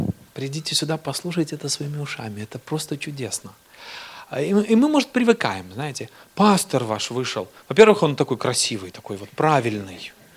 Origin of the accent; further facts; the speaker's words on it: Belarus; Я приехал из Беларуси … Мне 44 года.